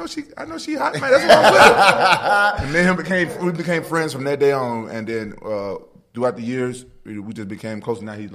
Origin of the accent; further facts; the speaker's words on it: Memphis, Tennessee, United States; I'm from Memphis. We ain't have no Asians, really.